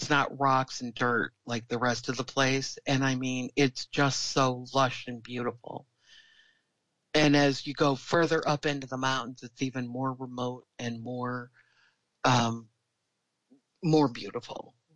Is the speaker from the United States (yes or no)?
yes; United States; they don't judge me because I'm an American.